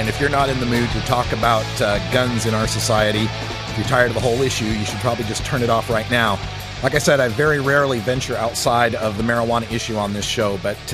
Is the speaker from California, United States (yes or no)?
no; Idaho, United States; I grew up in Idaho, where my grandpa and my uncles were all hunters.